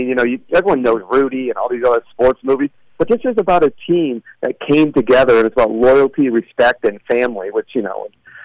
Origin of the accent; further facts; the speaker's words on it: East Coast, United States; I mean, growing up on the East Coast and moving away from my friends, you know, is like a similar connection.